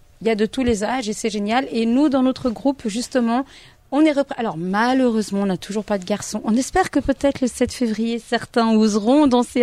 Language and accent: French; Concepción, Biobío, Chile; où moi je viens de Concepción, donc je suis super fière de ma région